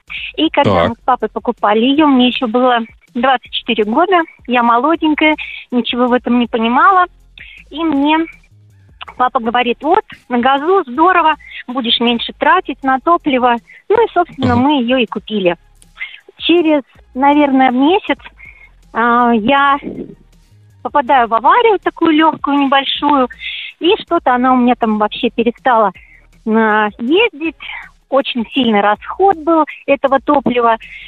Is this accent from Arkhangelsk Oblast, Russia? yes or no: no; Oryol, Oryol Oblast, Russia; Я из Орла.